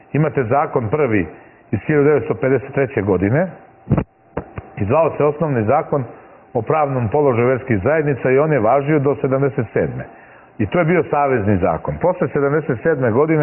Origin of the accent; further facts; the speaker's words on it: Serbia; ja sam stranac iz Srbije